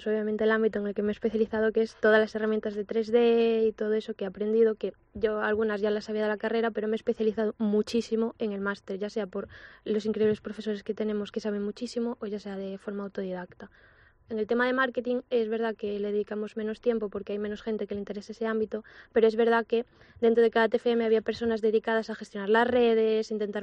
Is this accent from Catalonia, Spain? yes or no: no; Galicia, Spain; yo que soy de Galicia.